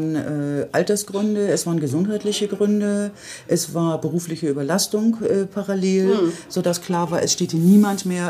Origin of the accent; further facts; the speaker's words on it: Hamburg, Germany; also born or lived in Frankfurt / Bonn; now in Bremen, Germany; Genau, ich bin in Hamburg aufgewachsen.